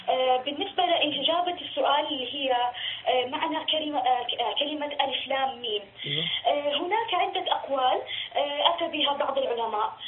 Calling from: Jeddah, Makkah Province, Saudi Arabia

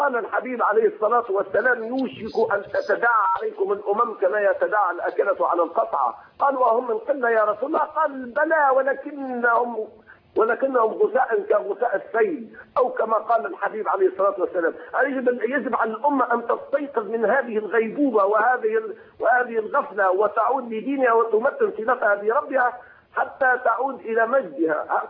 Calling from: Tunisia; من تونس يا أخي.

